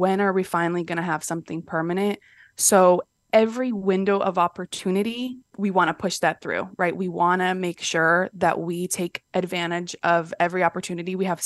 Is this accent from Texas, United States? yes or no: no; Florida, United States; also born or lived in Brazil; I was born in Brazil and I grew up in Florida.